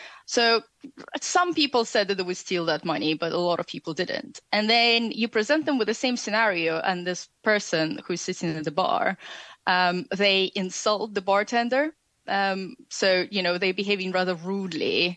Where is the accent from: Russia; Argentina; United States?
Russia; so I grew up in Russia, and Russia has a very kind of the culture of protecting yourself